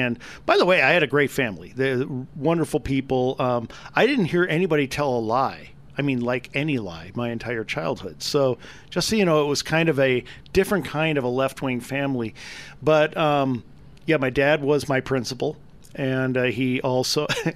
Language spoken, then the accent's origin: English; Germany; First of all, by the way, I'm German. And so my home country, they're weird.